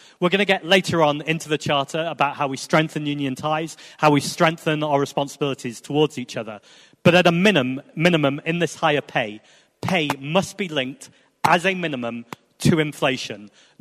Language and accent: English; Manchester, North West England, United Kingdom; as a Mancunian speaking right now in the People's History Museum, I recognise the role that workers have played in this country.